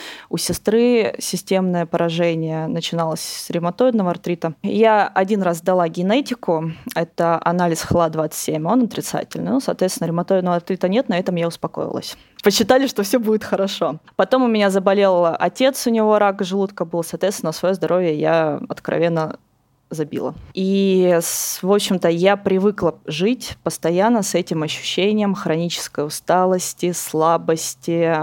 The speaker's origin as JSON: {"language": "Russian", "region": "Far North", "country": "Russia", "tie": "born or raised there", "said": "Я росла в Заполярье."}